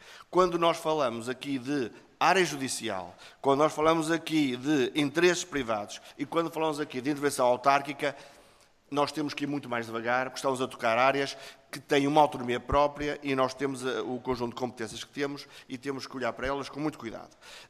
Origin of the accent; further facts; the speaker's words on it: Vila Nova de Gaia, Norte, Portugal; born there; eu nasci em Vila Nova de Gaia